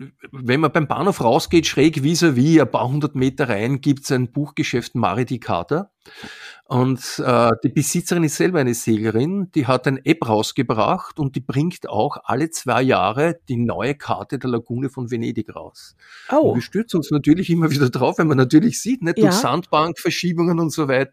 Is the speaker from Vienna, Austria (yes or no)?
yes; Vienna, Austria; für mich als Wiener, als Zugereister gegenüber gestandenen Venezianer.